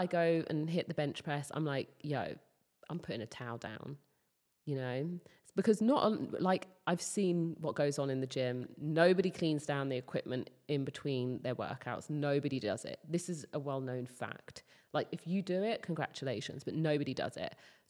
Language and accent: English; United Kingdom; And as a Brit